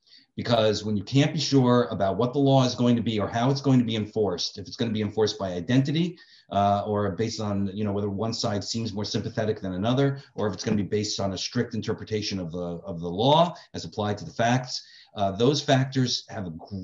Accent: Bronx, New York, United States; Like Manny, I'm also from the Bronx

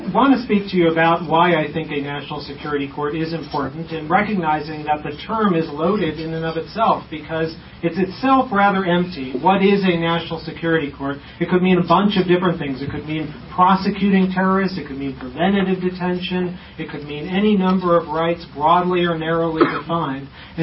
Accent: Chicago, Illinois, United States; I grew up in Chicago, and so it's a wonderful thing to be back.

